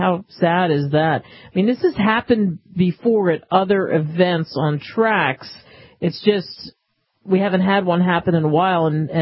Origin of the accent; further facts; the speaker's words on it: Philadelphia, Pennsylvania, United States; I'm a Villanova fan growing up in Philadelphia.